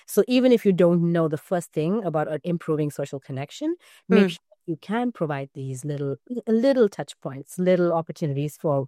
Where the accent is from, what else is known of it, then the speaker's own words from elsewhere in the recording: India; now in United States; So I grew up in India. And I live in the U.S. and lived there for a while.